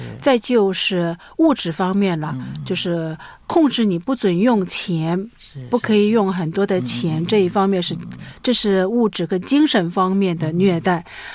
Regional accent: China; 就是我们中国人的这个背景吧，成长的背景或者是这个社会上面的文化

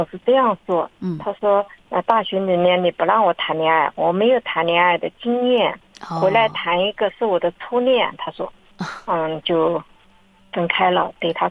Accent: Changzhou, Jiangsu, China; 在我们我是常州的这一块

